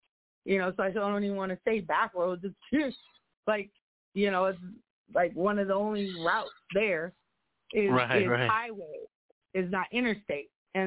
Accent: Rosebud, South Dakota, United States; I'm from Rosebud. I come from the Sichonggu Nation. And those are both bordered, their lands are both in South Dakota and Nebraska.

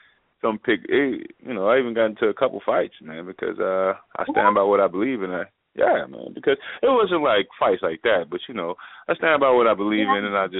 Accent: New Orleans, Louisiana, United States; I'm from New Orleans, and I got hired at a strip club, right?

